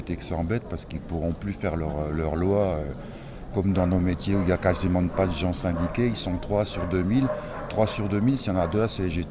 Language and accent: French; Mulhouse, Grand Est, France; De Mulhouse, en Alsace.